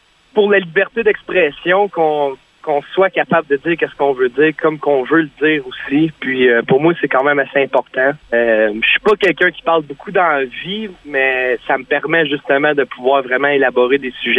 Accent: La Pêche, Quebec, Canada; Moi, je viens de Gatineau, originaire de La Pêche, puis j'ai tout le temps resté dans le coin de l'Outaouais, puis c'est pas mal ça.

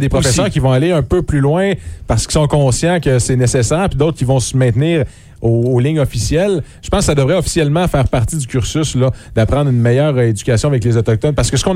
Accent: Gatineau, Quebec, Canada; moi, je suis de Gatineau. J'ai pas côtoyé toute ma vie les deux cultures

